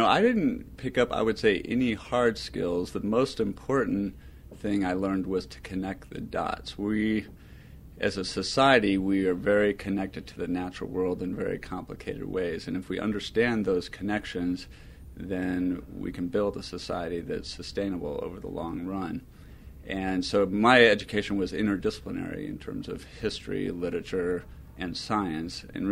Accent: Oklahoma, United States; Well, I grew up in Oklahoma. My father was in the energy business, and my mother was a state legislator.

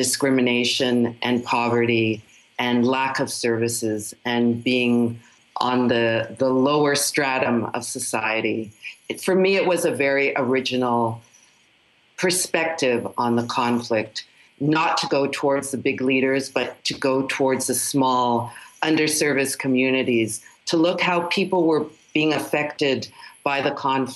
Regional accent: Toronto, Ontario, Canada; I grew up in a community of Holocaust survivors. I'm from Toronto

